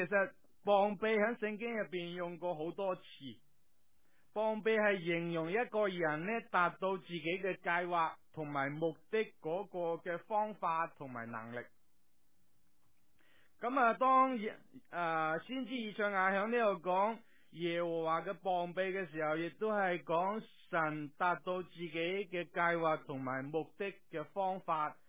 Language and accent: Cantonese; Guangdong, China; 咁我哋广东人有一句说话叫咩啊？